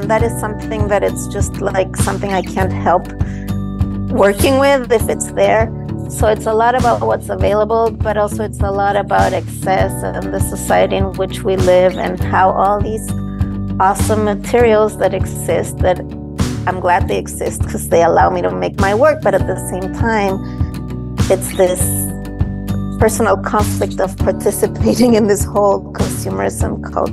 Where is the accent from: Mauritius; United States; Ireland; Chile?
Chile; I grew up in Chile, and, you know, I mean, I was always artistically inclined.